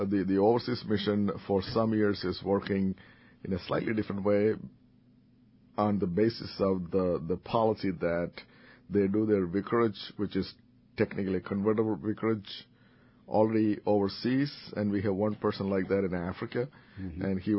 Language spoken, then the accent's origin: English; India; now in United States; I was not born here, regardless of the last name. I was born and raised in India.